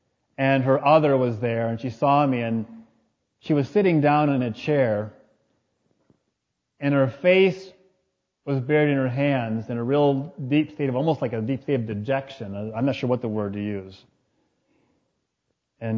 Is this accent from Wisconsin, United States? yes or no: yes; Wisconsin, United States; Well, actually, I don't really go to any church here because I'm from Wisconsin. I'm just visiting.